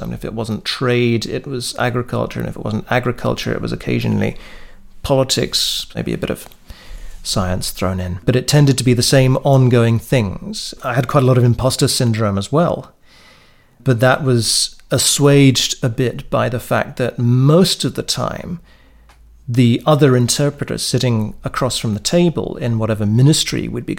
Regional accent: Brussels, Brussels-Capital Region, Belgium; also born or lived in United Kingdom; I grew up in Brussels. I went to boarding schools in Britain for some time, but Brussels is where I grew up in an English-speaking family.

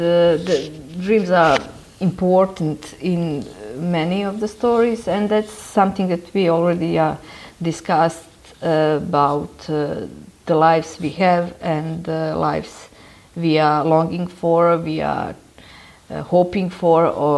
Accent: Bosnia & Herzegovina; English is a second language; also born or lived in Yugoslavia; I'm 42 years old and I was born in Yugoslavia and lived 12 years in that country, and after that I live in Bosnia

